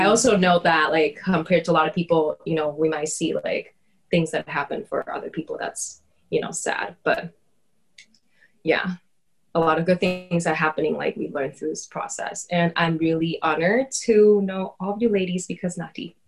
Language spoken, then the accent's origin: English; Taiwan; now in Los Angeles, United States; You know, I'm trying to embrace that. I'm originally from Taiwan, And I actually moved out to Los Angeles 12 years ago.